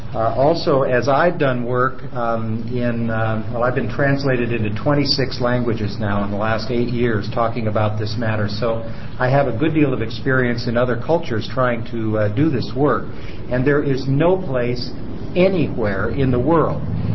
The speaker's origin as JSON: {"language": "English", "region": "Oregon", "country": "United States", "said": "here in my home state, the one that I am very proud to be a citizen of. We're facing the possible setback that we are with respect to the Oregon Dispute Resolution Commission."}